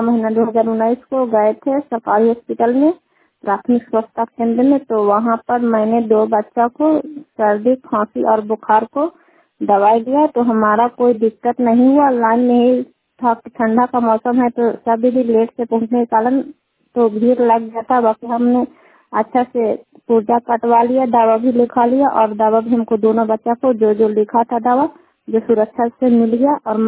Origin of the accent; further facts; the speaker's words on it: Sikahariya, Bihar, India; सिकहरिया के रहने वाले हैं, रुखार पंचायत के हैं, चंदी प्रखंड नालंदा जिले के।